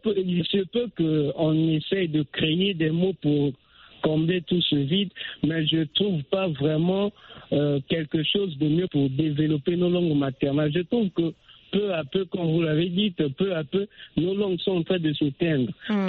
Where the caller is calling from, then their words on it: Republic of the Congo; first language Mbossi; French is a second language; Mais si tu prends, par exemple, ma langue maternelle, je pars m'exprimer là où il y a des Mbossi, je peux finir tout un discours, personne ne peut comprendre.